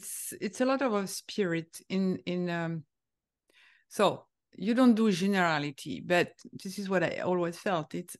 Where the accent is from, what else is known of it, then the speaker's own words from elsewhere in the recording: Paris, Île-de-France, France; now in New York, United States; I mean, I'm from Paris.